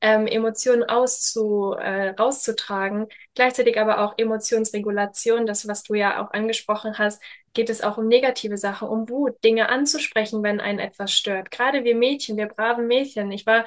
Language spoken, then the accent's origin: German; Germany; moved away as an adult; now in Italy; ich lebe ja jetzt in Italien, seit 4 Jahren, vor 4 Jahren bin ich ausgewandert, habe natürlich meine Kindheit, meine Jugend in Deutschland verbracht.